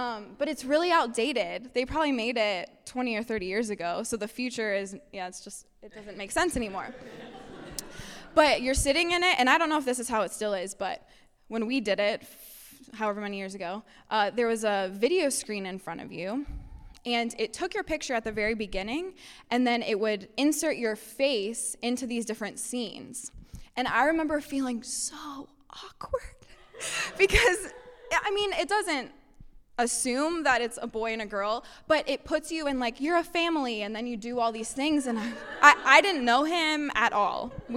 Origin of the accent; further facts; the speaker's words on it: Cincinnati, Ohio, United States; So I'm from Cincinnati, Ohio.